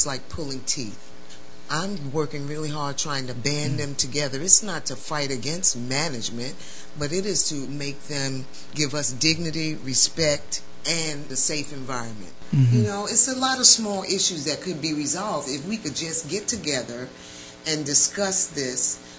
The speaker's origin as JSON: {"language": "English", "region": "New York", "country": "United States", "said": "And being a New Yorker, you got the Transit Authority, you have sanitation"}